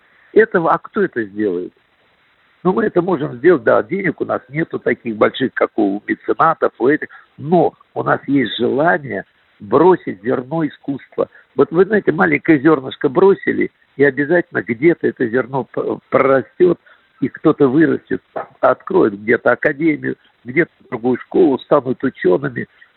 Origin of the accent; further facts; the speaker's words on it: Voronezh, Voronezh Oblast, Russia; also born or lived in Kaliningrad; now in Moscow, Russia; Мы сами родились в Кёнигсберге с братом, потом переехали в Воронеж, а из Воронежа попали в Москву.